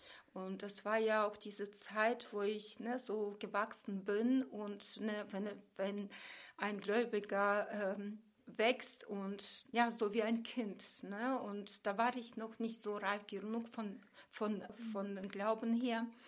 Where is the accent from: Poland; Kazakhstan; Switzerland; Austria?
Kazakhstan; now in Germany; bin ja bei Oma groß geworden und die Oma hat mich damals, ich komme ja aus Kasachstan